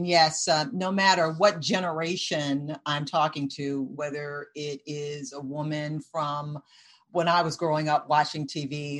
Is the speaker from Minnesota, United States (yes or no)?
no; Detroit, Michigan, United States; So when I grew up in Detroit, Michigan.